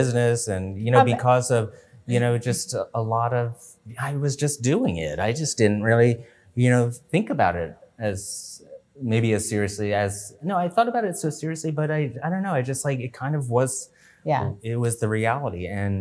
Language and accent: English; Allentown, Pennsylvania, United States; In Allentown, Pennsylvania.